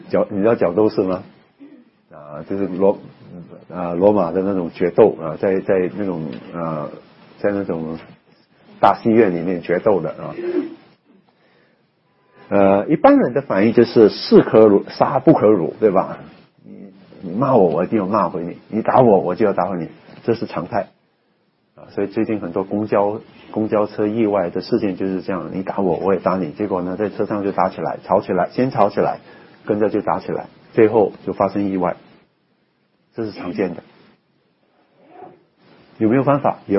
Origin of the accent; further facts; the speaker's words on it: China; 但是作为一个中国人，我看了